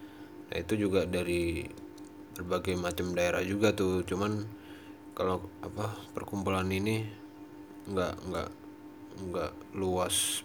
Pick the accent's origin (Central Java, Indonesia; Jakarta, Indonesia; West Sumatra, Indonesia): Jakarta, Indonesia; also born or lived in Kediri; gue kan lahir di Kediri, terus di Kediri tuh 6-7 tahun lah, 6-7 tahun, terus gue cabut ke Jakarta. Di Jakarta sekitar 9 sampai 10 tahun lah ke SD, jadi SD SMP terus sempat juga SMA di Jakarta